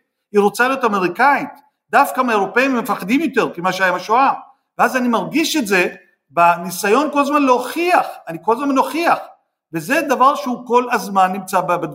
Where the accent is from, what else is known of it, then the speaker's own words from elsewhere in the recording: Jaffa, Tel Aviv District, Israel; born there; אני נולדתי ביפו, והשכנים שלנו, היהודים